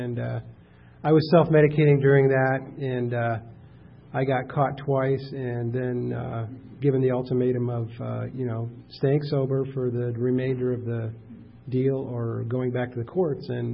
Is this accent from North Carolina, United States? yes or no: no; Houston, Texas, United States; born there; moved away; also born or lived in Arizona; I can remember I was born in Houston, Texas, and my dad was in the Air Force, and we moved to Arizona in 55